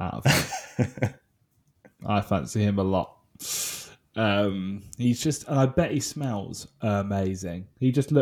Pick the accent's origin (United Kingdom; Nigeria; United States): United Kingdom; Brighton, South East England; I'm from Brighton, so can't not love the gays.